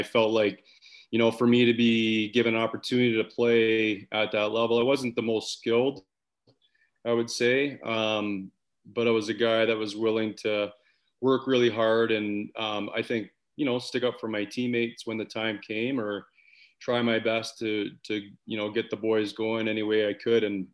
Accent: Calgary, Alberta, Canada; growing up in Canada, major junior for me was the route I really wanted to go

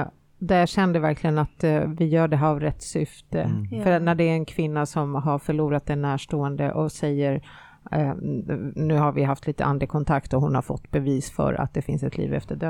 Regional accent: Finland; vi är finnar, både du och Linda.

